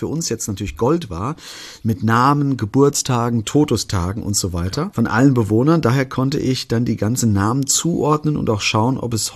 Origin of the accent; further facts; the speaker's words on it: Künzell, Hesse, Germany; Mein erster Zugang zu dem Fall ist natürlich Künzell, meine Heimatgemeinde, in der ich aufgewachsen bin.